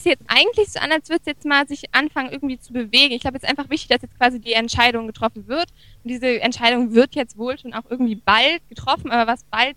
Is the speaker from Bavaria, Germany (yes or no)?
yes; Munich, Bavaria, Germany; Ich bin aus München, auch aus Deutschland.